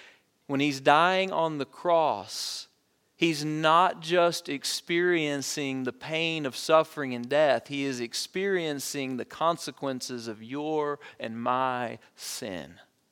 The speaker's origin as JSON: {"language": "English", "region": "the South", "country": "United States", "tie": "born or raised there", "said": "Maybe you were raised like I was, and I was raised in the South with kind of this macho Southern Protestant work ethic"}